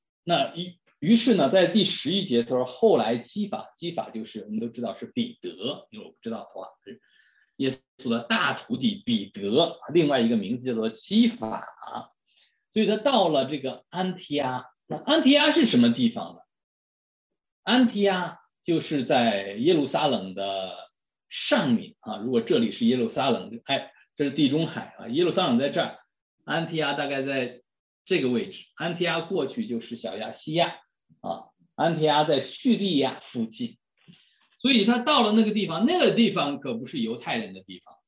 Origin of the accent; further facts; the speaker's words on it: China; 这在我们中国人的思想当中是根深蒂固的